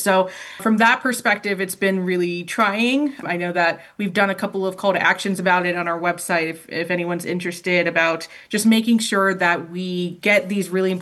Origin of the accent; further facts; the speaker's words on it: the South, United States; That's kind of why I feel a little bit more at home here from the South.